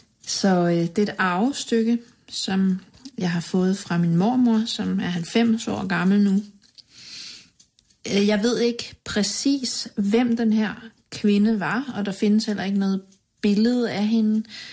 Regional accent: Haderslev, Region of Southern Denmark, Denmark; accent: South Jutlandic; Jeg voksede op i Haderslev, hvor mine forældre flyttede hen med mig, da jeg var 4. Og i Haderslev taler man sønderjysk

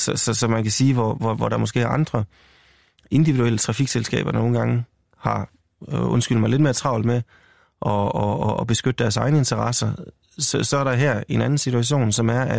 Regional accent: North Denmark Region, Denmark; jeg er så selv fra Nordjylland i øvrigt

